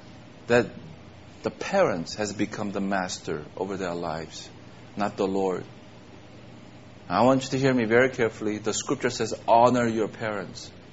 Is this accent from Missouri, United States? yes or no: no; Los Angeles, California, United States; I come from States, L.A. area, different from the rest of the United States.